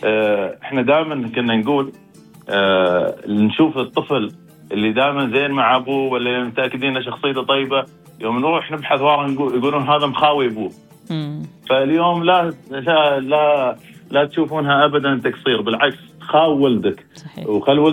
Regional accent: United Arab Emirates; عندنا مذهب يأكد هالموضوع عندنا في الإمارات

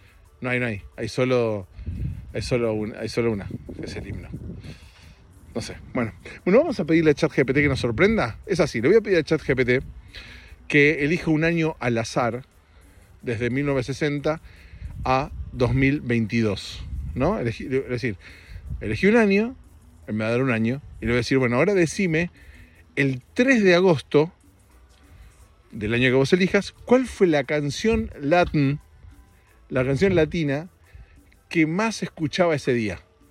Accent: Argentina; now in United States; para Argentina, sigo siendo argentino. Y en mi corazón también.

